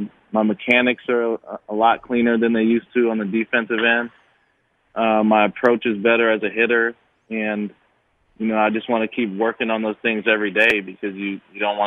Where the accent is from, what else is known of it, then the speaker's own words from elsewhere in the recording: El Cerrito, California, United States; Playing at Cal was great because that's home for me. That's 10 minutes from my hometown in El Cerrito, California.